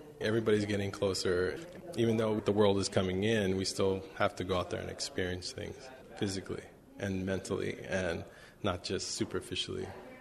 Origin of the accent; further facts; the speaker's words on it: Hilo, Hawaii, United States; I am from Big Island. I'm from Hilo, East Side. Yeah, born and raised, and then went off to school.